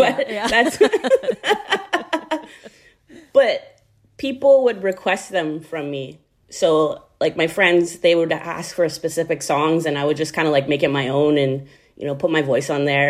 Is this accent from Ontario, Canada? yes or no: no; Vancouver, British Columbia, Canada; I was born and raised in Vancouver, BC